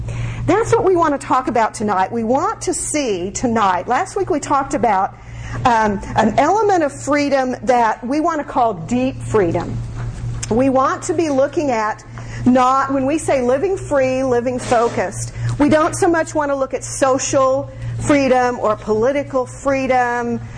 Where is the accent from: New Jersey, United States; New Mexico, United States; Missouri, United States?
New Mexico, United States; Albuquerque; a family that I grew up with in Albuquerque, New Mexico